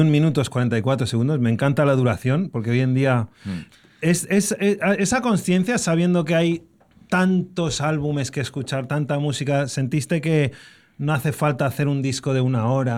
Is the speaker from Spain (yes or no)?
yes; Torremolinos, Andalusia, Spain; Yo soy malagueño, Torremolinos, vivo